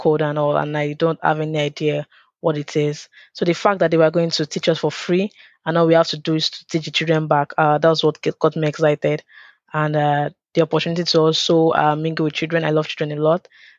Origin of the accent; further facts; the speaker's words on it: Anambra, Nigeria; I'm from Anambra State, so it was like giving back to my own community.